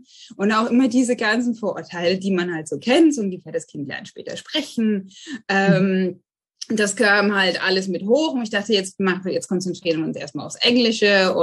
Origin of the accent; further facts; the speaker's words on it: Saxony-Anhalt, Germany; moved away as an adult; now in England; ich bin 36 Jahre alt, komme original aus der Nähe von Magdeburg, also Deutschland, lebe aber inzwischen schon seit 15 Jahren jetzt in England, jetzt mit dem Studium hergekommen.